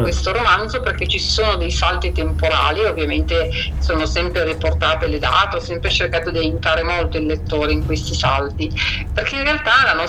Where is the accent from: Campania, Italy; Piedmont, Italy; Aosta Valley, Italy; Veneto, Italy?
Piedmont, Italy; Turin; Io sono di Torino.